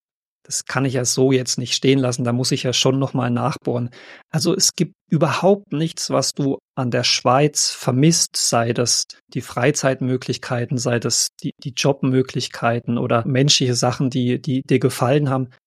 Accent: Thuringia, Germany; selbst für mich als Thüringer sehr konfrontal

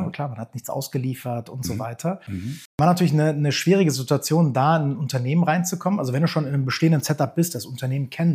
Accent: Leverkusen, North Rhine-Westphalia, Germany; born there; Und jetzt bin ich selber gebürtig auch aus Leverkusen

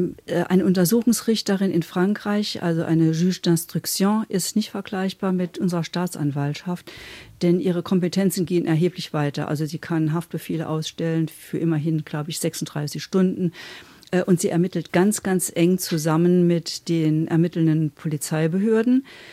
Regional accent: Saarlouis, Saarland, Germany; born there; im Saarland geboren, direkt an der französischen Grenze, also einen Steinwurf sozusagen entfernt in Saint-Louis, der Sonnenstadt, der Gründung von Louis XIV.

